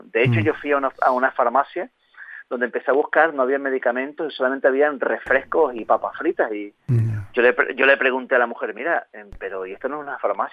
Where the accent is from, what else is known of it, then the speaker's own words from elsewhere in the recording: Canary Islands, Spain; siendo canario, con la vinculación importante que hay entre Canarias y Venezuela